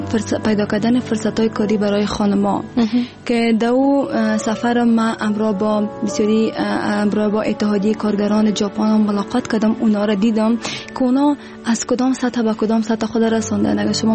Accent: Afghanistan; و دوباره به افغانستان آمدم،

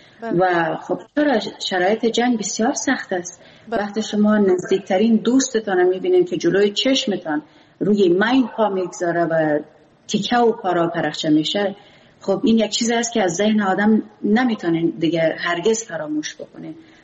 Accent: Afghanistan; first language Pashto; ولی خب پیش آمد که اینا ما را باید به قندهار میفرستادن و جنگ میفرستادن، چون ما زبان مادریم پشتو است.

